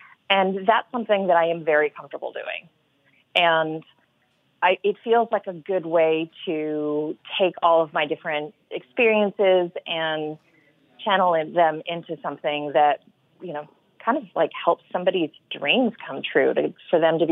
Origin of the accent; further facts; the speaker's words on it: the South, United States; reflect the fact that I grew up in the South